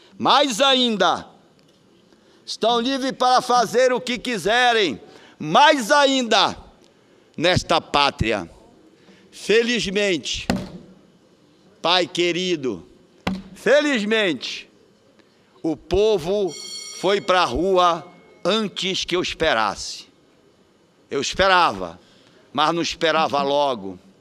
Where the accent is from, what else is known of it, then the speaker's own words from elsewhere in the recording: Pará, Brazil; Na minha terra, no Pará, 57% eram jovens.